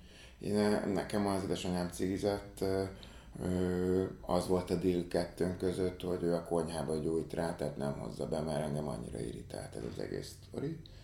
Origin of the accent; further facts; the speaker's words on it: Budapest, Hungary; Azt gondolom, hogy elég jó környéken nőttem föl, Újlipótváros